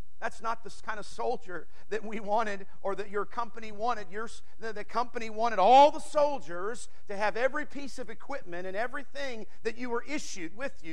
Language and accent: English; Michigan, United States; I'm from Michigan originally. And bow hunting was a big thing there.